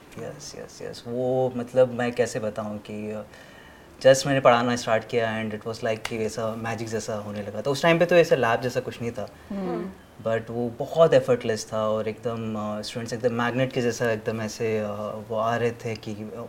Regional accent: Ujjain, Madhya Pradesh, India; सो मेरा home town तो उज्जैन है, मध्य प्रदेश में.

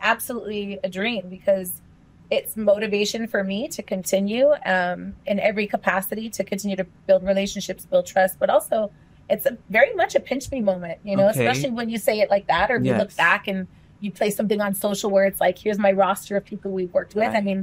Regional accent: South Pasadena, California, United States; I grew up in South Pasadena and I'm an only child.

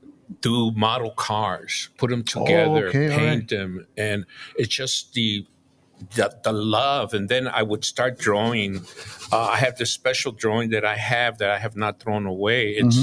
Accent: Illinois, United States; I grew up in Illinois.

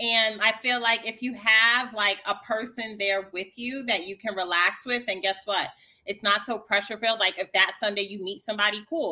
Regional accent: New York, United States; actually, the fact that we are both from New York is a benefit because, like, we met through friends, right?

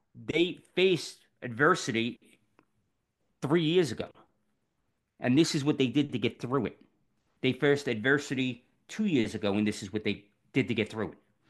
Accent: New York City, New York, United States; born there; I was born in New York City.

